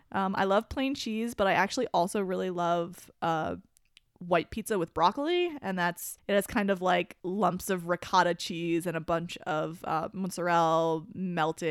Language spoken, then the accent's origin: English; New Jersey, United States; Well, I'm a bit spoiled because I grew up in New Jersey